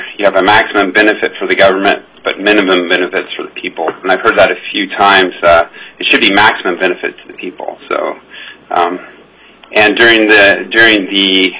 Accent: Wasilla, Alaska, United States; I'm from Wasilla.

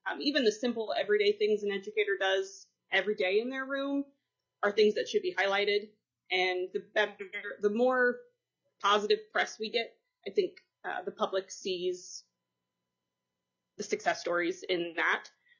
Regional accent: Tacoma, Washington, United States; now in Kivalina, United States; Most of my life, I grew up in Tacoma. And I went to college in Ellensburg on the other side of the mountains and then came to Kivalina.

